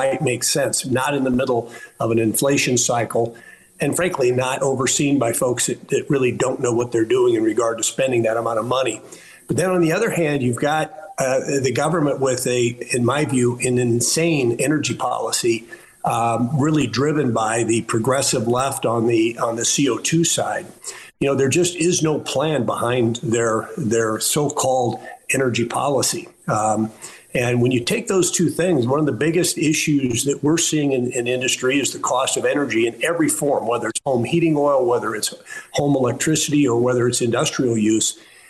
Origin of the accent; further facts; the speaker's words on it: Nebraska, United States; In my case, I came from rural Nebraska